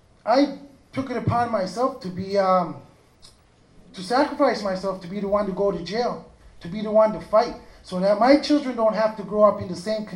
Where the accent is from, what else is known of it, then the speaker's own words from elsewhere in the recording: Canada; I grew up in the Mi'kmaq territory within our nation.